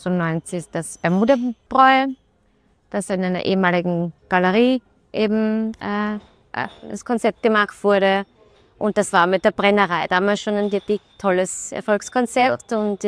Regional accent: Vilsmoos, Salzburg, Austria; ich bin in Salzburg aufgewachsen, in Bongau, in Vilsmoos. Dort hatten die Eltern eine Jugendherberge. Die Mama ist eine Burgenländerin und der Papa ist ein Steirer.

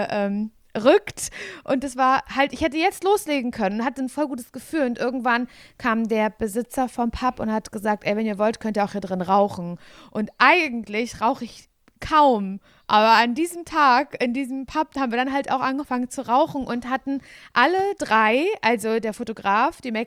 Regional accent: Parchim, Mecklenburg-Vorpommern, Germany; Und wir haben aber das Shooting gemacht in Parchim, da wo ich herkomme.

